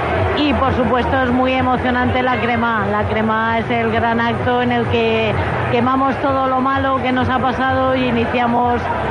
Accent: Alicante, Valencian Community, Spain; como buena alicantina siempre me han gustado mucho.

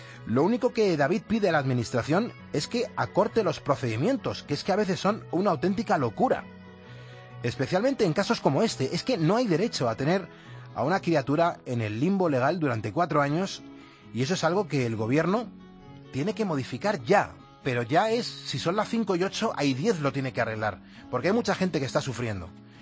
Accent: Spain; Somos españoles, eso es muy grande, muy grande.

